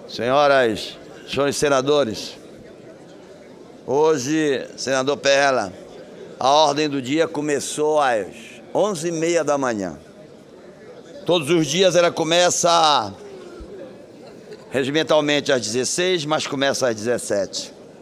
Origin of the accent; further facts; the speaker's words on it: Pará, Brazil; Meu caro Eduardo, na minha terra, no Pará, no meu querido Pará, a farinha de mandioca cresceu R$ 146 nesses últimos meses.